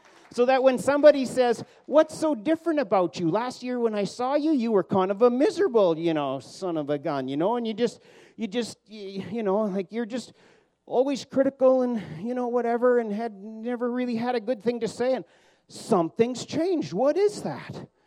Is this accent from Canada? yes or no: yes; Abbotsford, British Columbia, Canada; We come from the Bible Belt in Abbotsford